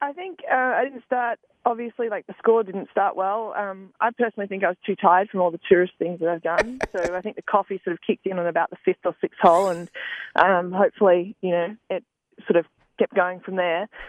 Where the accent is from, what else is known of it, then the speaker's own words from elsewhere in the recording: Australia; I'm doing my best. I'm Australian